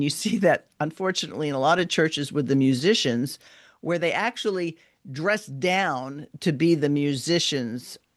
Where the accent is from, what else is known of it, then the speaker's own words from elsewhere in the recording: New York, United States; I grew up in the Northeast in New York, and I was raised Catholic.